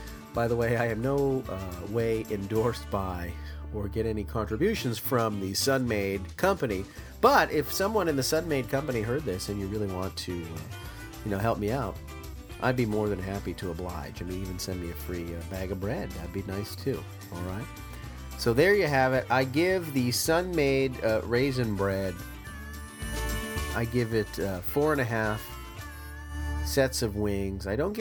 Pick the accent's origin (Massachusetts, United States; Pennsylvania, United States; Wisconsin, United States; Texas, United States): Massachusetts, United States; I grew up in New England. I grew up in a little town about 20 miles south of Boston. And I was very close to Plymouth.